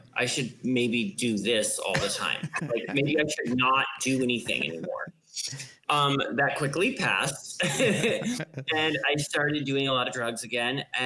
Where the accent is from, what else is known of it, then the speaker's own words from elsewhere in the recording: Denver, Colorado, United States; also born or lived in Golden, United States; I grew up in Denver, Colorado. And then I went to high school in Golden.